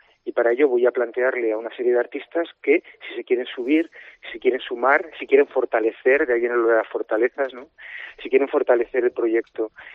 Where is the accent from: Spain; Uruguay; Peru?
Spain; Suances, Cantabria; also born or lived in Pamplona / Teruel; now in Oviedo, Spain; Sí, yo soy de Suances. Eso es. Y bueno, mis orígenes son de Oreña, fíjate, y de Suances